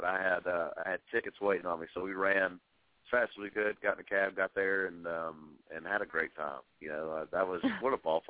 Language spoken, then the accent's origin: English; Tullahoma, Tennessee, United States; I grew up in Tullahoma, Tennessee, which is about an hour south of Nashville. It's a great city.